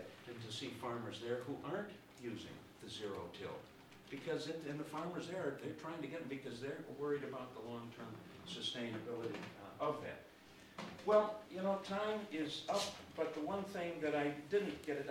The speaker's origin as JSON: {"language": "English", "town": "Chicago", "region": "Illinois", "country": "United States", "said": "I share that because I'm from Chicago"}